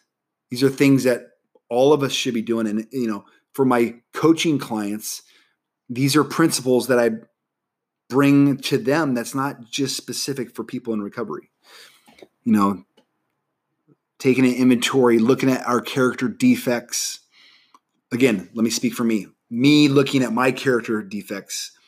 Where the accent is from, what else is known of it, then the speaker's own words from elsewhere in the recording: Nebraska, United States; friends that it's middle school, guys that I grew up with in Nebraska, that they mean the world to me.